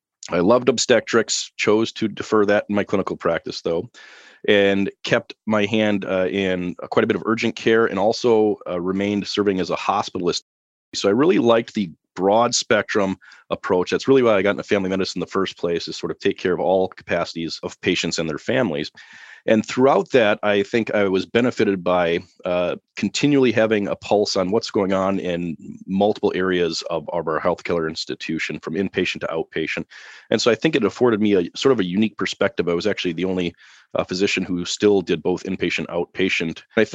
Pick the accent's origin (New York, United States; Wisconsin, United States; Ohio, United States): Wisconsin, United States; Madison; I'll give you a brief overview of where I come from, too. I'm actually from Madison, Wisconsin.